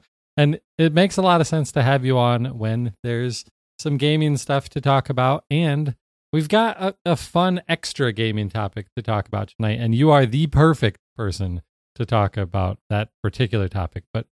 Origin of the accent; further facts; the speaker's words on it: Kalamazoo, Michigan, United States; In my hometown of Kalamazoo, Michigan, the electronic program guide ends on March 18th.